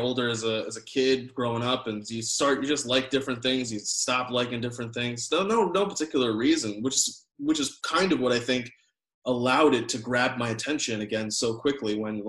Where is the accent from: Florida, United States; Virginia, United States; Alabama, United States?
Florida, United States; also born or lived in New York; now in Chicago, United States; So I am I'm a resident of Chicago. I was born and raised in Florida, spent time in New York.